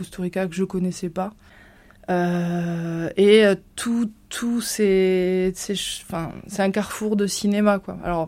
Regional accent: Mazamet, Occitanie, France; Je me souviens d'être allée à Castres, dans le Tarn, puisque j'ai grandi à Mazamé.

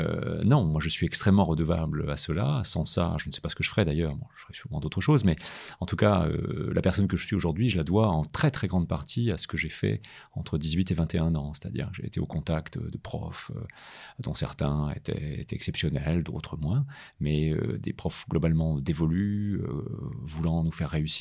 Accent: Grand Est, France; Moi, je viens de Lorraine. Je suis né durant la crise industrielle, en fait, dans la Lorraine. Donc, des mines de fer, de la sidérurgie qui était en crise, etc.

